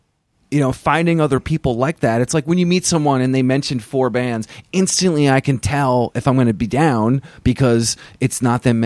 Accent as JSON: {"language": "English", "region": "Vermont", "country": "United States", "tie": "born or raised there", "said": "I mean, I grew up in Vermont, and that was in high school around that time."}